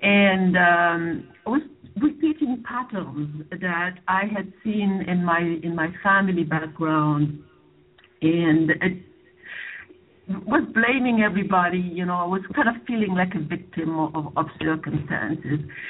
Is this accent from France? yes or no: yes; France; moved away; I'm originally from France, and the story I usually tell is that France was no longer big enough for my mother and myself. So I had to leave.